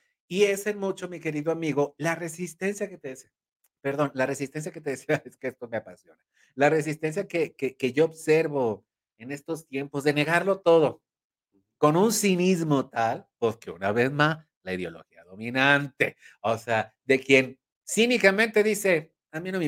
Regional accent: Puebla, Mexico; yo que me considero una pieza poblana perfecta, moldeada en el norte, horneada

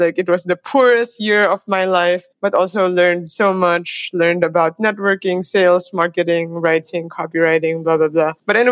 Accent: Philippines; I'm Filipino-Chinese. Then I went to UP to study university.

